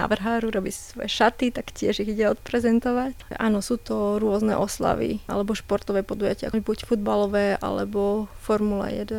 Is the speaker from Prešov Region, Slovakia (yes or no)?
no; Martin nad Žitavou, Nitra Region, Slovakia; moved away as an adult; Pochádzam vlastne z Martina nad Žitavou, čo je malá dedina pri Zlatých Moravciach.